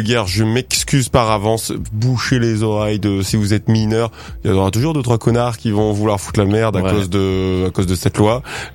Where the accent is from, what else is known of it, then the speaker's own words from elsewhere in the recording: France; on est différent des États-Unis, nous on se plaint tout le temps, oublie pas, on est français